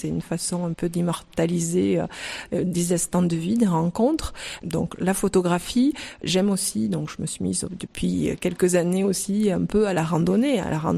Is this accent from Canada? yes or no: no; Provence-Alpes-Côte d'Azur, France; moi je suis provençale d'origine, je suis des Bouches-du-Rhône, j'ai encore des attaches là-bas.